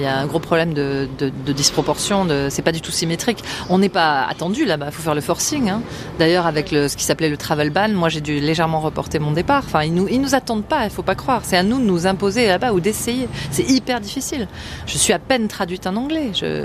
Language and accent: French; France; en tant que femme, effectivement aussi, en tant que française, européenne essentiellement.